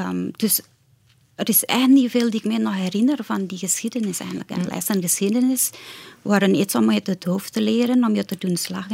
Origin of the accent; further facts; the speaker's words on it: Indonesia; zo heb ik mijn thuisland op een heel andere manier kunnen bekijken